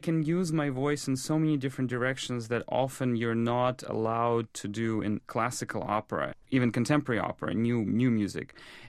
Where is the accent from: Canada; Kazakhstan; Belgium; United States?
Kazakhstan; growing up in Kazakhstan, I remember those Kazakh nomadic folk competitions.